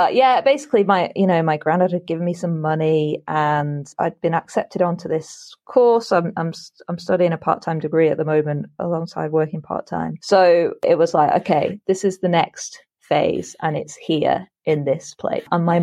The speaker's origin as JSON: {"language": "English", "region": "North West England", "country": "United Kingdom", "tie": "born or raised there", "moved": "yes", "lives_now": "London, United Kingdom", "said": "So I grew up in Lancashire, I'd moved down to Greater London"}